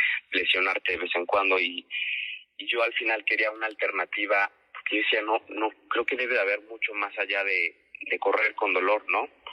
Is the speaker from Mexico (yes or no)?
yes; Mexico; Pero pues como buen mexicano, nada más bastó que me dijeran que no podía y lo hice